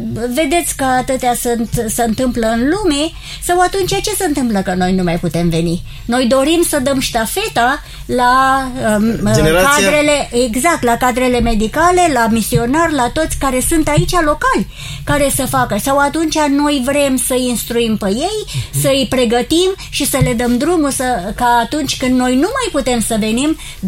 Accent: United States; Romanian is a second language; Noi nu venim din America cu agenda noastră.

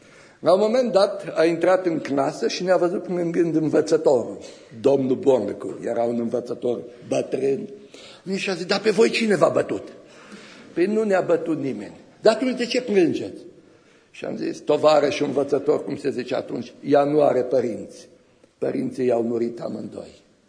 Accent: Arad County, Romania; Eram copil în satul meu natal, în județul Arad, și a venit vremea să mă duc la școală.

